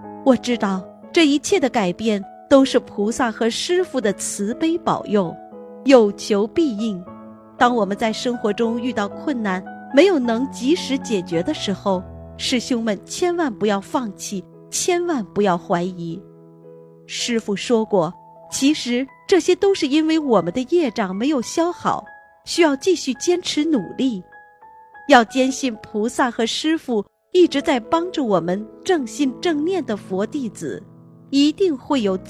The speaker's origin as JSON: {"language": "Chinese", "country": "Malaysia", "said": "我是来自马来西亚的"}